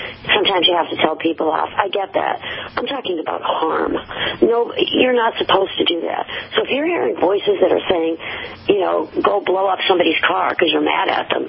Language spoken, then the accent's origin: English; Revere, Massachusetts, United States; I don't come from Salem. I come from Revere, which is 2 towns down.